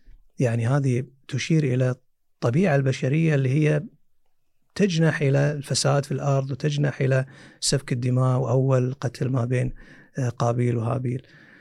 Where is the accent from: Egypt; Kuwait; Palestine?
Kuwait; خصوصا عندنا في الكويت